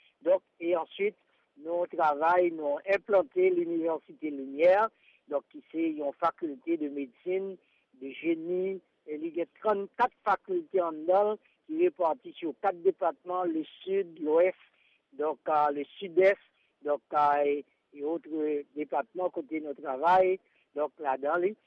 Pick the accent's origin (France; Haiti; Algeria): Haiti; Grand'Anse; Nous grandis dans le sud, nous avons grandi dans la Grand'Anse et nous faisons toute la Grand'Anse de Jérémie jusqu'au Ziroua. Nous avons grandi encore dans Nip